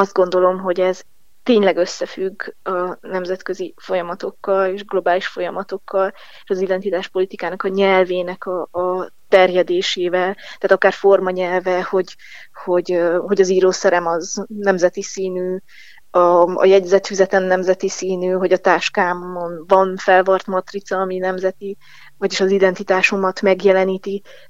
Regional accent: Székely Land, Romania; mindig megkérdezik tőlem, hogy te székelyként miért nem ott ebédelsz minden nap.

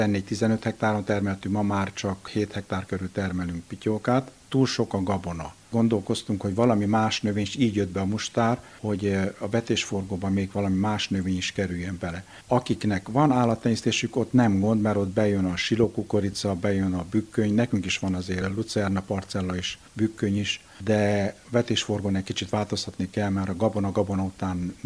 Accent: Mureș County, Romania

